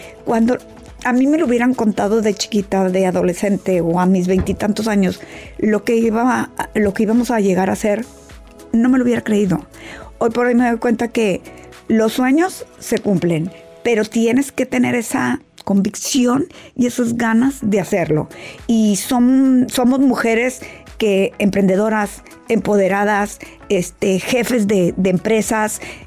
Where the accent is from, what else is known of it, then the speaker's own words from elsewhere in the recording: Mexico; Aparte, soy la primera mexicana.